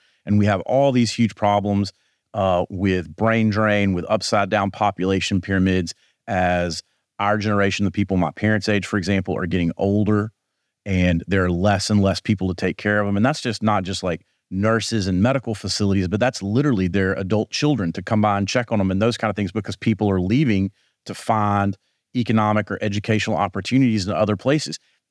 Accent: Tennessee, United States; So I grew up in rural Northwest Tennessee. When I was growing up, it was about an hour's drive to a chain restaurant.

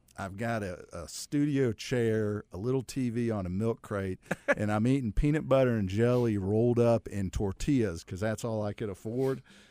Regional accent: Akron, Ohio, United States; I grew up in Akron.

